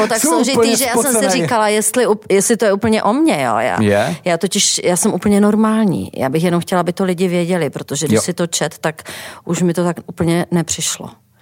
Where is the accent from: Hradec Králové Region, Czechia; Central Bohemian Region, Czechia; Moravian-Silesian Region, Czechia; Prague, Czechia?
Moravian-Silesian Region, Czechia; Ostrava; also born or lived in Plzeň; My jsme se dostali do Plzně z Prahy. Já jsem se tedy narodila v Plzni, ale když mi bylo asi 4 nebo 5 let, tak se celá rodina přesunula do Ostravy.